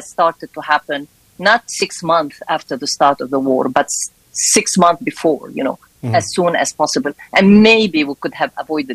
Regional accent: United States; to be very honest, as an American

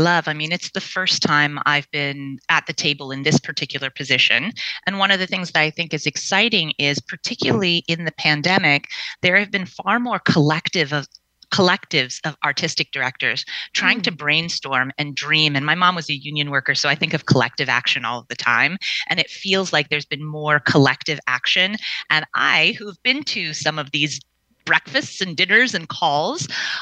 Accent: St. Croix, U.S. Virgin Islands; born there; I was born in St. Croix in the Virgin Islands.

